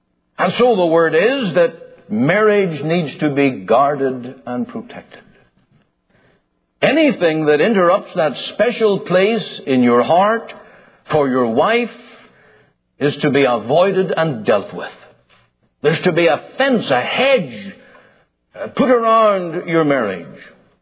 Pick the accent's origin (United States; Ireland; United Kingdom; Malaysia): Ireland; I'm Irish, and I come from a part of the world where teasing's a way of life.